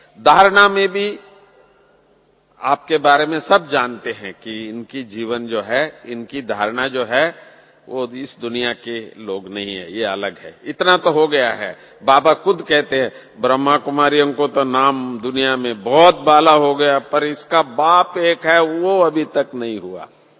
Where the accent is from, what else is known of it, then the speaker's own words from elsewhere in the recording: Bangalore, Karnataka, India; Hindi is a second language; आप भाषा यहां का नहीं जानते, मैं बेंगलोर से हूं, कर्नाटक से